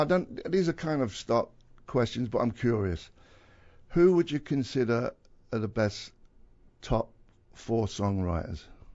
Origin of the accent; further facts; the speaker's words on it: United States; I'm American